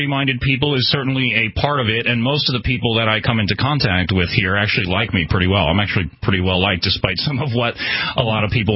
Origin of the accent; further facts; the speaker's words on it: New York, United States; I'm from New York, dude. I mean, I can open carry a gun here.